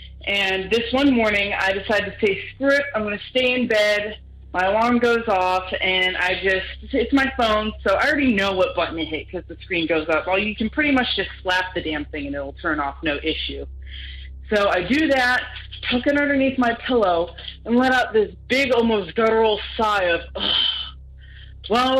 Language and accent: English; Pennsylvania, United States; born there; I was born up in Pennsylvania. I know what cowboy boots sound like, especially on any surface. I was raised in them.